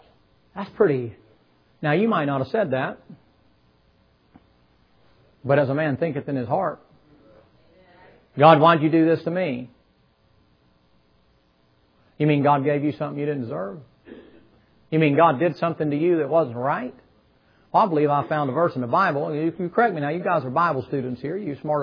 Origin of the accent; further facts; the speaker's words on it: the South, United States; especially here in the South. I'm a Southerner.